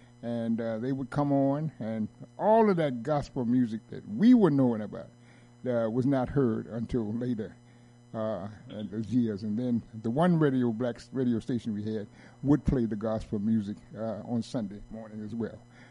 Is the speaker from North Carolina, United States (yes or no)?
yes; Durham, North Carolina, United States; I was raised in the South, in the segregated South, in Durham, North Carolina.